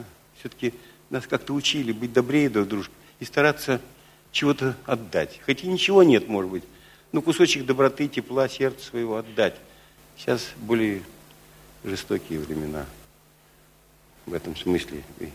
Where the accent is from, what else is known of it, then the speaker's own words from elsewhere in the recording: Moscow, Russia; Мы, москвичи, всегда радуемся, когда едем в Ленинград, в Петербург